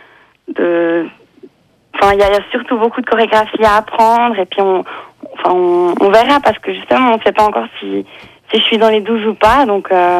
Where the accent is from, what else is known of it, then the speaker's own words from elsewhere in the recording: Porrentruy, Jura, Switzerland; je suis originaire de Port-en-Truy. Donc, ma grand-maman habite à Port-en-Truy. Mon grand-papa y vivait aussi.